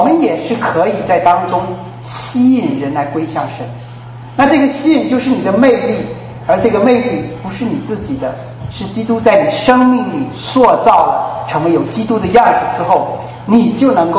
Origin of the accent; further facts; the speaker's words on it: China; 我们中国人讲一句话就是神了